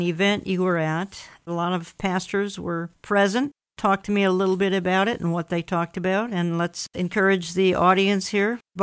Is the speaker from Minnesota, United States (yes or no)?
yes; Minneapolis, Minnesota, United States; And we've seen some of the work of their hands here in the destruction in our cities, including my hometown, Minneapolis.